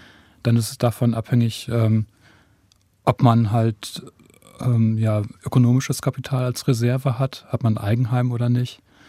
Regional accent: Nordhorn, Lower Saxony, Germany; also das ist, wo ich herkomme, in meiner Heimatstadt Nordhorn, war das in den 70er Jahren so

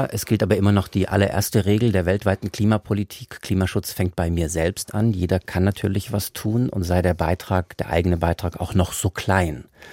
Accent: Stuttgart, Baden-Württemberg, Germany; Ich komme aus Stuttgart.

